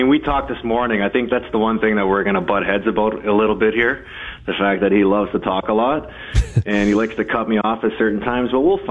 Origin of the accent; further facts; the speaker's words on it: Toronto, Ontario, Canada; now in Buffalo, United States; I'm a Bills fan just because I'm from Toronto.